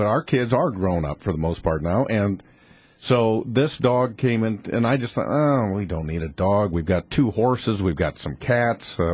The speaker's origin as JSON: {"language": "English", "town": "Bend", "region": "Oregon", "country": "United States", "tie": "born or raised there", "said": "I am. But from Central Oregon."}